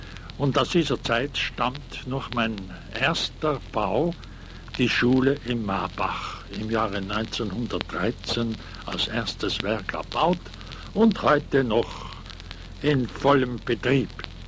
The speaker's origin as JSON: {"language": "German", "town": "Fulpmes", "region": "Tyrol", "country": "Austria", "tie": "born there", "said": "Ich bin in Fulpmes im Stubaital geboren, dem alten Schmiededorf"}